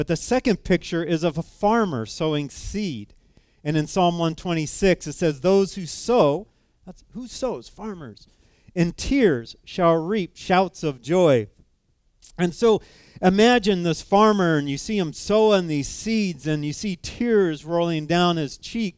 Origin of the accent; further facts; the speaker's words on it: California, United States; And I grew up in California, and I've been through the Mojave Desert